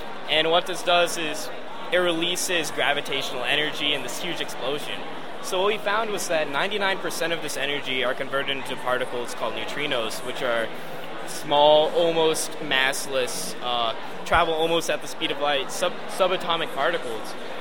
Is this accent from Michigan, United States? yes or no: no; Illinois, United States; I'm from the United States of America, near Chicago.